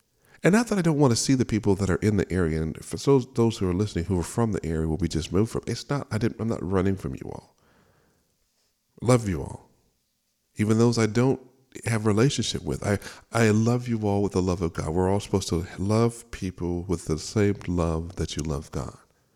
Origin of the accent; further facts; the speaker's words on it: San Diego, California, United States; now in Carlsbad, United States; So I was born and raised in San Diego.